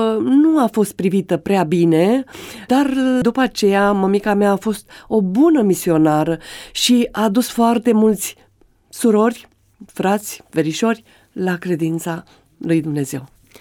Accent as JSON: {"language": "Romanian", "town": "Turnu Măgurele", "region": "Teleorman", "country": "Romania", "said": "Ei erau tot din Telorman, eu sunt din Turnu Măgurele"}